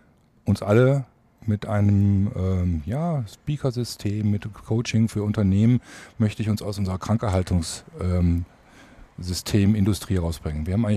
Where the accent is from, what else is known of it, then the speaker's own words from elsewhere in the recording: Mönchengladbach, North Rhine-Westphalia, Germany; also born or lived in Düsseldorf; now in Bad Oeynhausen, Germany; Ich komme ursprünglich aus Mönchengladbach, also vom Rheinland, habe aber dann in Düsseldorf studiert und bin jetzt seit über 20 Jahren, nächstes Jahr fast 25 Jahre in Bad Oeynhausen, also aus Westfalen-Lippe und habe auch da seit 2007 meine Praxis.